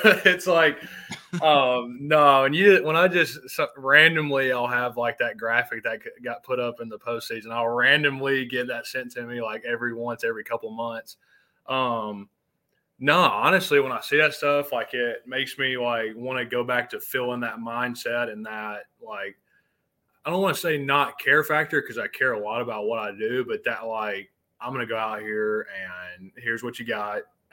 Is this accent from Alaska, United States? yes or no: no; Loretto, Tennessee, United States; I'm from Loretta, Tennessee, and he's from Florence, Alabama. So it was funny because we actually grew up 30 minutes from each other.